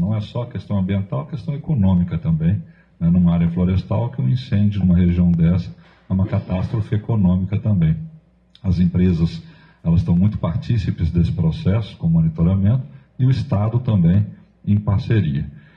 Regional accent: Mato Grosso, Brazil; eu sou mato-grossense

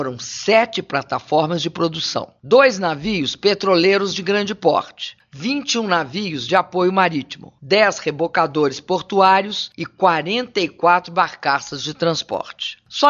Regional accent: Minas Gerais, Brazil; como mineira e brasileira

